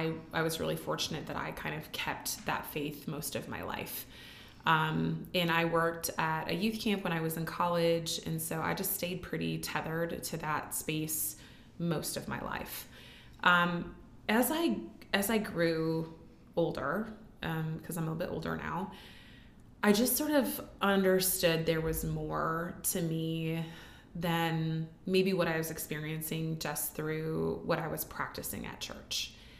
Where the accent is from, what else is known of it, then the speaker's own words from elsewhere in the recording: Hartford, South Dakota, United States; I am originally from the Sioux Falls area. I grew up in Hartford.